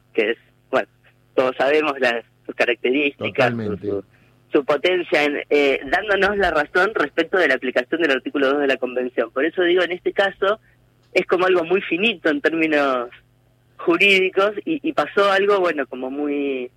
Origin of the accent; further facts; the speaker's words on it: La Plata, Buenos Aires Province, Argentina; quienes somos de La Plata estamos como muy orgullosos